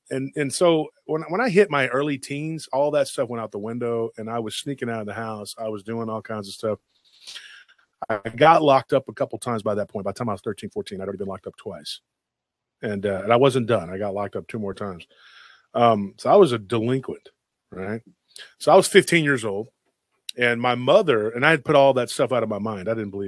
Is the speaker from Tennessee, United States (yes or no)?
no; Taylor, Texas, United States; And the kids in my hometown of Taylor had a tradition, because I was living in Central Texas again at this time.